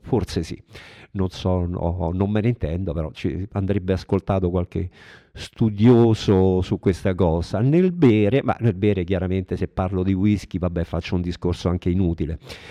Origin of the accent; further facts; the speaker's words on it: Rome, Lazio, Italy; io almeno come romano